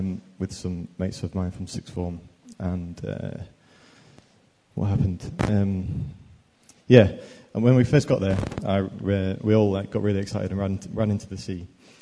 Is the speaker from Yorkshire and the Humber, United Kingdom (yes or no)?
yes; Leeds, Yorkshire and the Humber, United Kingdom; Yeah, I'm from Leeds, in Audley, was, now I'm in Chapel Elton.